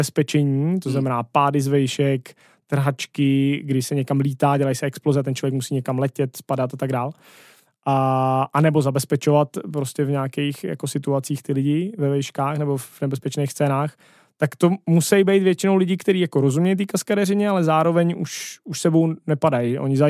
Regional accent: Bohemia, Czechia; Já vidím kolem sebe u nás v Čechách jako teď lidi

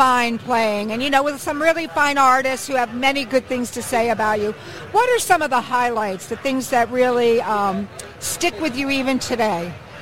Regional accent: San Diego, California, United States; Being a San Diego girl

